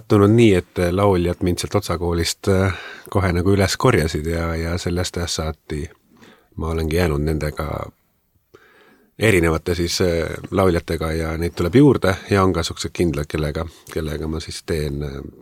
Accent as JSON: {"language": "Estonian", "region": "Saare County", "country": "Estonia", "tie": "born or raised there", "said": "ma olen Saaremaalt."}